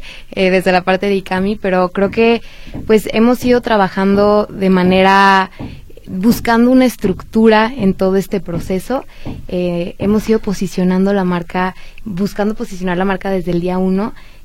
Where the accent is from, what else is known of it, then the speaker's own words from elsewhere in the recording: Mexico; todo esto que como mexicanos, pues, ya consumimos normalmente